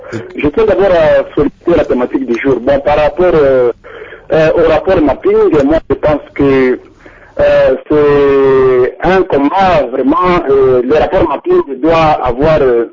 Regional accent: DR Congo; ici chez nous en RDC

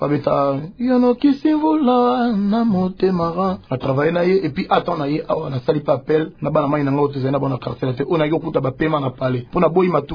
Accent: DR Congo; tout le monde, nous sommes des Congolais

